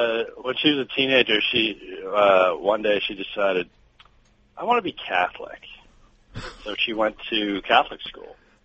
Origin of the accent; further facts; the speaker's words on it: Calgary, Alberta, Canada; I grew up in Calgary. The most secular upbringing you could imagine. The religion that I was closest to when I grew up actually was Mormonism.